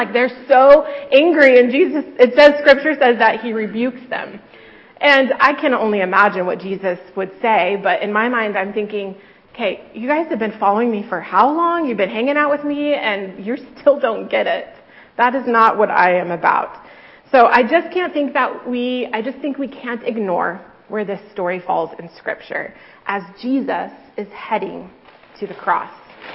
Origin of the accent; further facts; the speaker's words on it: Eugene, Oregon, United States; born there; now in Corvallis, United States; even though I'm in Beaver Country now, I was born in Eugene.